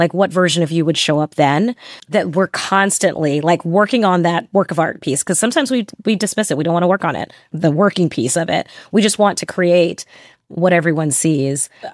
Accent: Texas, United States; Because I've created this like non-regional dialect that people don't, they're like, we don't know. We have no idea where you're from. And if I say Texas, and the next question is like, no, that doesn't make sense.

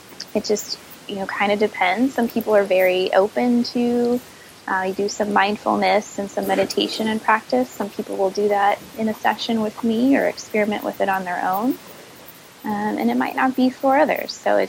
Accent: Midwest, United States; I'm from the Midwest

